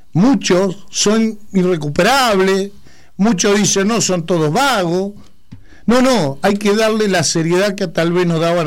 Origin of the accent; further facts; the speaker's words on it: Santa Fe, Argentina; Vos sabés que yo nací en la isla, en Santa Fe.